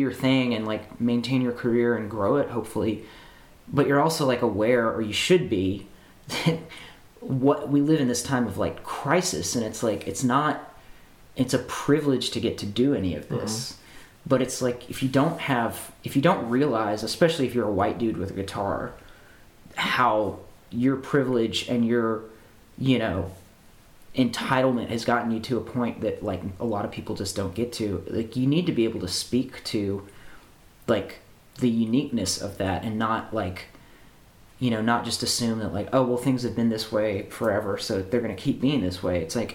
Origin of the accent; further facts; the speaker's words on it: the South, United States; I mean, as a Southerner, I will say that, you know, coming out here, there's a hopefulness.